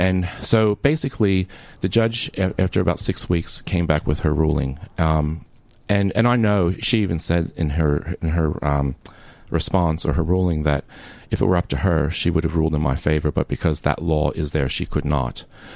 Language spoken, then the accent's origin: English; United States; being American.